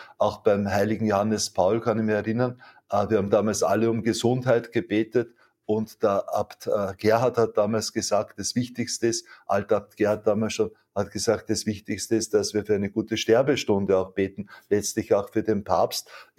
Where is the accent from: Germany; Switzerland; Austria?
Austria; Rosenmontag oder Faschingsmontag, wie wir bei uns in Österreich jetzt eben sagen.